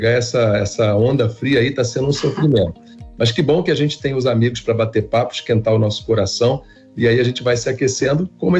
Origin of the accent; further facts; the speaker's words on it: Rio de Janeiro, Brazil; Eu sou aqui do Rio de Janeiro, sou um carioca que está sofrendo com frio ultimamente